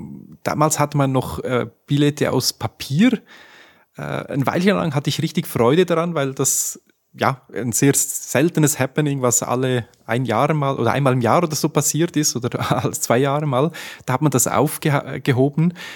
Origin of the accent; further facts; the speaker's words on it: Graubünden, Switzerland; also ich bin im Bündnerland aufgewachsen